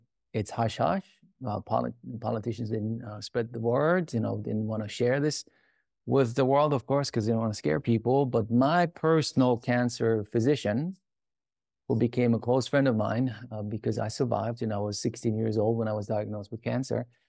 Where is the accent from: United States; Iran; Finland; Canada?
Iran; moved away; I grew up in Iran, an embattled country, if you wish. My dad's Persian, my mom's Austrian. And in 1979, we had to flee the country because there was a revolution.